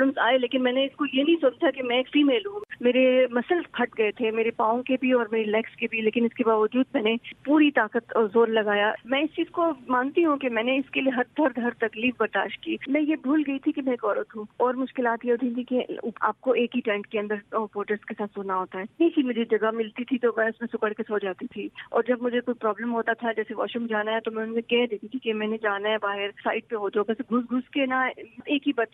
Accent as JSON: {"language": "Urdu", "town": "Peshawar", "region": "Khyber Pakhtunkhwa", "country": "Pakistan", "said": "کیونکہ میرا تعلق پشاور سے تھا، پشاور میں بہت زیادہ رکھا جاتا ہے لڑکیوں کو اندر کی طرف۔"}